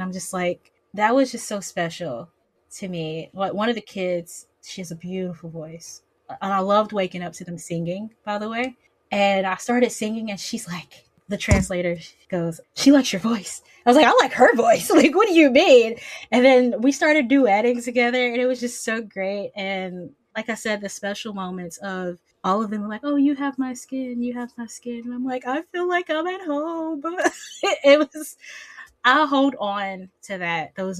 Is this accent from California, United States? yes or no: no; Louisiana, United States; So, okay, I'm from Louisiana. So I actually live a few hours away from the port where the slave trade occurred.